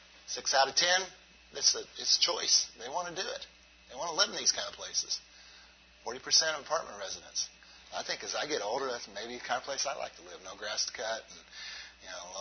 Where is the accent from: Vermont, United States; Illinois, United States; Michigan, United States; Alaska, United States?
Illinois, United States; Now, I'm from Southern Illinois, and I say both.